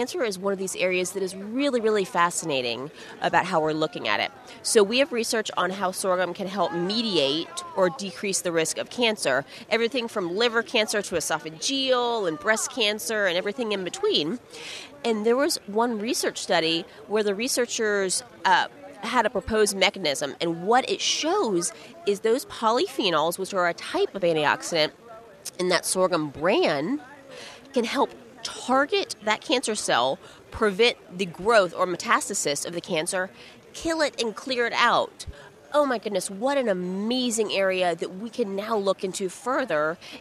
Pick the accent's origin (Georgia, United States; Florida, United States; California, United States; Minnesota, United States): Georgia, United States; Atlanta; I'm from Atlanta, so it was a quick flight over.